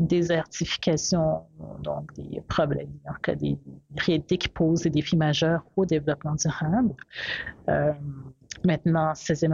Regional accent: Kinshasa, DR Congo; Je viens de RDC, du Congo, Kinshasa, et puis ben, c'est ça.

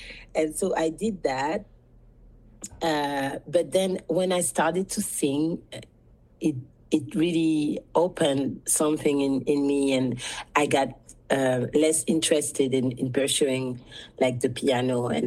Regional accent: Guadeloupe, France; I'm from Guadeloupe

